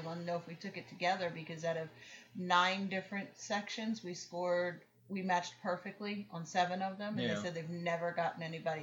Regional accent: New York, United States; I said, but I'm also from New York, so I would get Madison Square Garden.

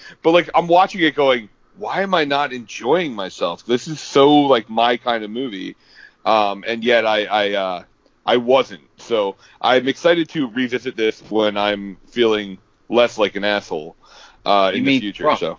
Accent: United States; I'm an American, so I say LaCroix

